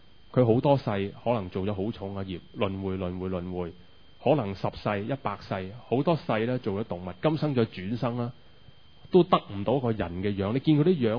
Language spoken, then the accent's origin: Cantonese; China; 我哋中國人